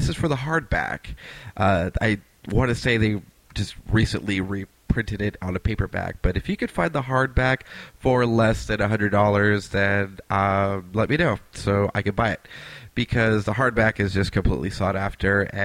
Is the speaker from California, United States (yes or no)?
yes; El Monte, California, United States; And I grew up in El Monte when I was a kid, and Rosemead was one of the next cities over.